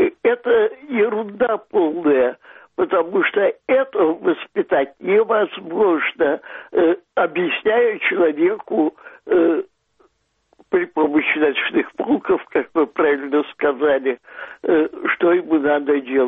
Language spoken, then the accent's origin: Russian; Crimea, Ukraine; я сама родом из Крыма, Крым я люблю как свою малую родину